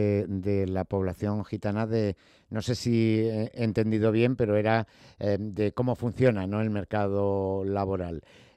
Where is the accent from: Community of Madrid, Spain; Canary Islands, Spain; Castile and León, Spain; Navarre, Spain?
Community of Madrid, Spain; Madrid; Yo soy de Vicálvaro y no me avergüenzo a decirlo